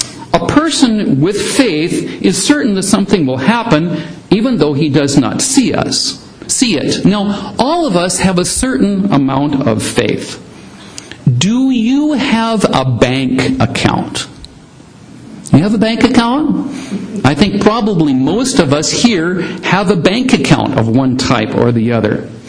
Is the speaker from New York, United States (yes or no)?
no; Richland, Washington, United States; now in Philippines; When we moved from the Philippines I grew up here in Richland, and when I moved from Richland to the Philippines in 1984